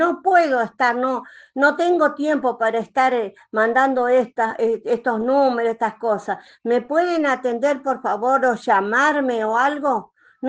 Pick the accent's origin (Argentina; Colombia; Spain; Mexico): Argentina; Fortín Inca, Santiago del Estero; Soy de Fortín Inca.